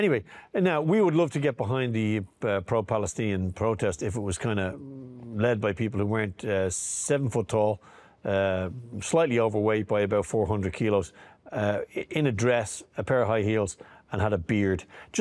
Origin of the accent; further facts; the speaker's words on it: Ireland; Take it from me, I'm an Irishman.